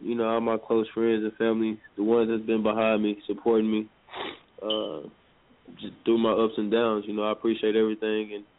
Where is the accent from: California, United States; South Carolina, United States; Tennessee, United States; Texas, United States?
Texas, United States; Fort Worth; Man, it's actually fun. I mean, as a kid, it was fun growing up. I haven't been there a lot of my adult life.